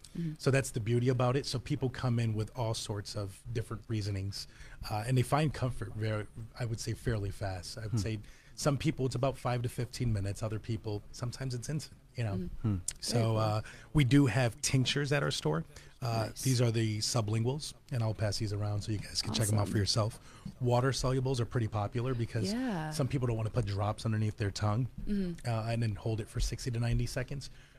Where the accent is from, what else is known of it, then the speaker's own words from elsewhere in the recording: Worcester, Massachusetts, United States; I think it also serves a purpose with the idea that I'm from Worcester, or mm-hmm. I've been in Worcester for a long period of time.